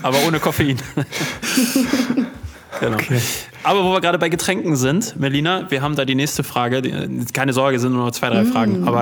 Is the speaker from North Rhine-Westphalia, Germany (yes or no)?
yes; Dortmund, North Rhine-Westphalia, Germany; wir kommen ja aus Dortmund